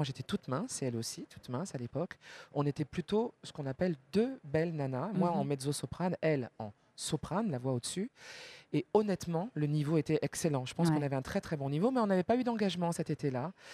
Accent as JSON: {"language": "French", "town": "Montélimar", "region": "Auvergne-Rhône-Alpes", "country": "France", "tie": "born or raised there", "said": "Moi, je suis native de Montélimar."}